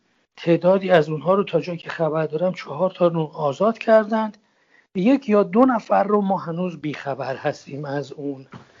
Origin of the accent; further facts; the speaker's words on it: Iran; moved away; وقتی من خودم از ایران آمدم بیرون